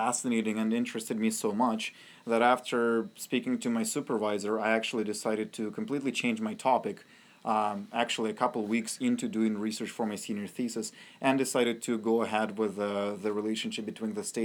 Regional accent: Ukraine; moved away as an adult; now in Canada; I was born and raised in Ukraine and came to Canada 5 years ago for my education.

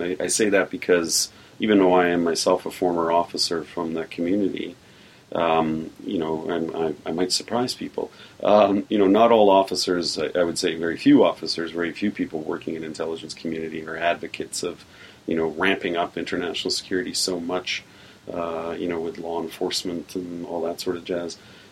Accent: Canada; the one thing that does disturb me about Canada sometimes as a Canadian

